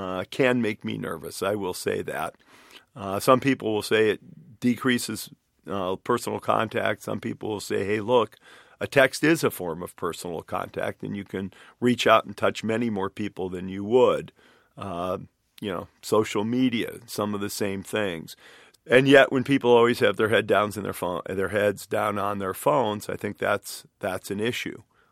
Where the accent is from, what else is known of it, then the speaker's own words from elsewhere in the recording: Detroit, Michigan, United States; also born or lived in Boston / Seattle; That was kind of a weird notion to me growing up in Detroit, living in Boston and in Seattle.